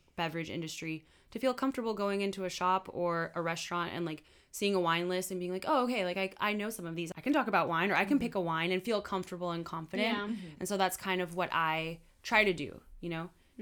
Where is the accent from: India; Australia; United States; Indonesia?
United States; Pasadena, California; And I'm originally from Pasadena.